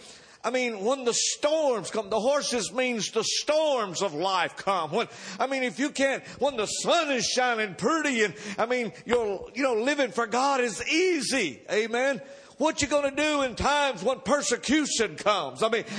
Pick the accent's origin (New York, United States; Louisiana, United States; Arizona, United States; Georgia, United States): Georgia, United States; It's kind of like I'm from Georgia and I had a lot of barbed wire fences over there